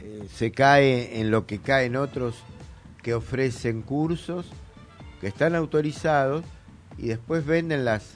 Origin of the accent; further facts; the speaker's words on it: Argentina; Somos argentinos, ¿no?